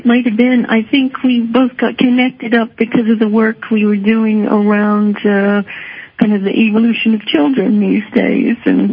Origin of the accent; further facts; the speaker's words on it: Ontario, Canada; moved away as an adult; also born or lived in United States; now in United Kingdom; Yes, I'm from Ontario, just a little bit south of Ottawa, actually. That's where I grew up, and then I worked in Toronto and Ottawa, and then moved to the States for 7 years, and I've now been in the UK for 11 years